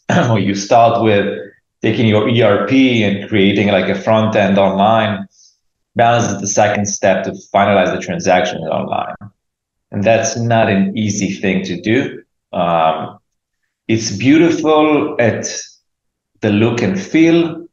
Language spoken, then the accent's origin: English; Israel; moved away as an adult; now in New York, United States; Generally, my background, I'm an Israeli. I grew up in Israel, moved to New York. I lived here with my wife and beautiful kid. And yeah, like a classic Israeli, I was in the army.